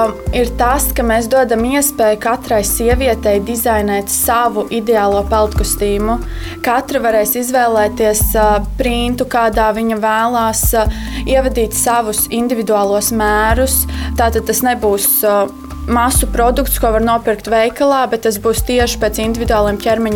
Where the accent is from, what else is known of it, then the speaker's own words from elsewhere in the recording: Valmiera, Valmiera Municipality, Latvia; un es arī esmu no Valmieras.